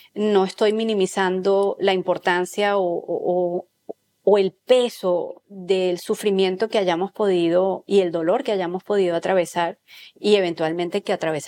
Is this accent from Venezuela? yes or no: yes; Venezuela; yo creo que porque soy venezolana, yo vengo del trópico, yo vengo del Caribe, totalmente.